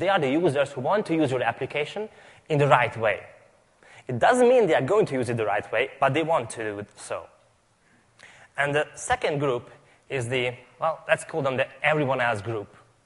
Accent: Hungary; English is a second language; from Hungary.

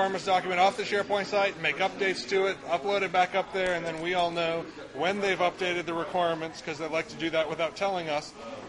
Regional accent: Kansas City, Missouri, United States; Kansas City, Missouri.

